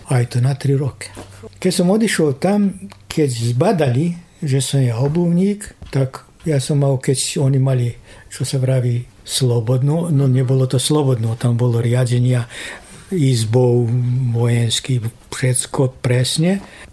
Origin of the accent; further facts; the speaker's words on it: Vojvodina, Serbia; ja som si z Vojvodine.